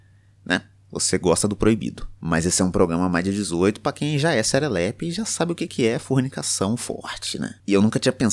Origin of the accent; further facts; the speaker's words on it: Belo Horizonte, Minas Gerais, Brazil; born there; accent: mineiro; Porque eu nasci em Belo Horizonte, mas sou nativo, né, vivo em Sabará, que é uma cidade histórica.